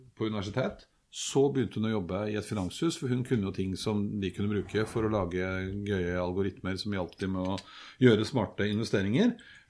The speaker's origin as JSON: {"language": "Norwegian", "region": "Eastern Norway", "country": "Norway", "accent": "Eastern Norwegian", "said": "jeg snakket jo østlandsdialekt"}